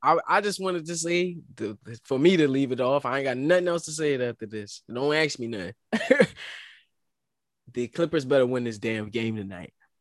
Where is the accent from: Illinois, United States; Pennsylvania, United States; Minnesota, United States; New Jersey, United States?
Pennsylvania, United States; Philadelphia; As a Philadelphian, I've been living in Philadelphia my whole life.